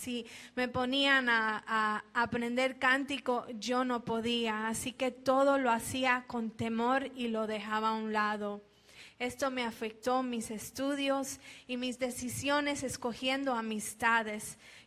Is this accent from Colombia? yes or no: yes; Colombia; Quiero contarles de dónde soy, colombiana. Y bueno, yo nací en una iglesia. Literalmente nací en la iglesia porque mi mamá dio a luz en la iglesia mientras mi papá predicaba.